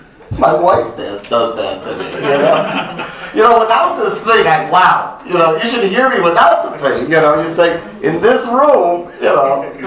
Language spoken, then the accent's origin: English; Chicago, Illinois, United States; You can make fun of my accent as much as you want. I'm from Chicago. I have no accent. Everybody else talks strange except for me. Okay?